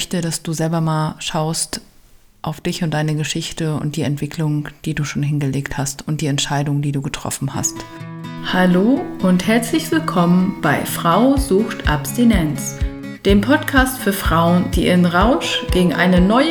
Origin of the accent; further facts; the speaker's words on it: East Germany, Germany; also ich bin ein Kind der DDR.